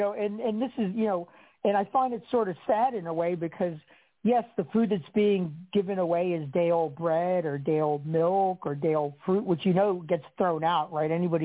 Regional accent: Maryland, United States; some Old Bay seasoning because I'm from Maryland.

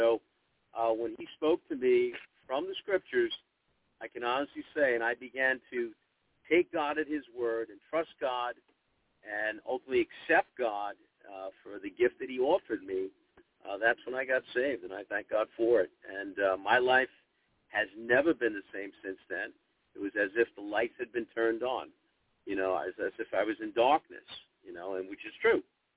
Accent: Brooklyn, New York, United States; also born or lived in Bronx; I was brought up in New York, born in the Bronx, moved to Brooklyn, raised as a teenager

